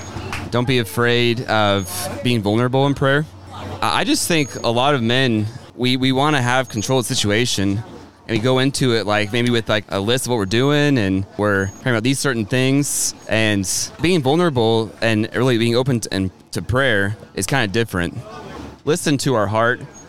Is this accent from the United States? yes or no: yes; Wichita, Kansas, United States; Before K-State. So I'm from Wichita. I went to school at Kansas State, seminary at Mount St. Mary's, and then...